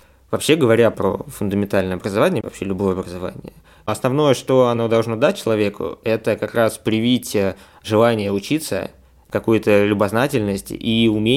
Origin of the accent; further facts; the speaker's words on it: Moscow, Russia; мне повезло в том плане, что я родился и вырос в Москве